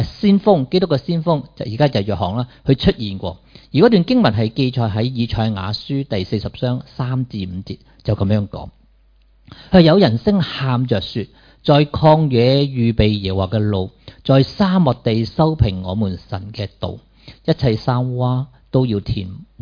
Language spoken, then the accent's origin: Cantonese; Hong Kong